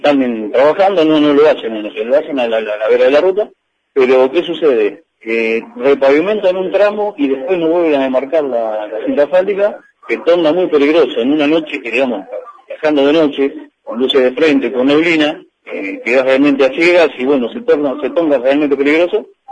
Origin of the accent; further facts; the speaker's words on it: Bragado, Buenos Aires Province, Argentina; yo vengo de Bragado.